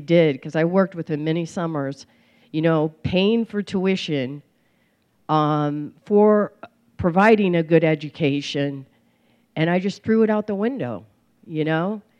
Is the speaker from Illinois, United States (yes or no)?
yes; Peoria, Illinois, United States; And I grew up in Peoria, Illinois.